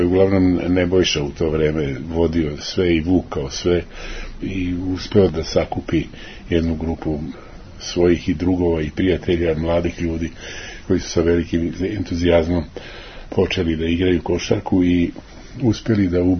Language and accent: Serbian; Belgrade, Serbia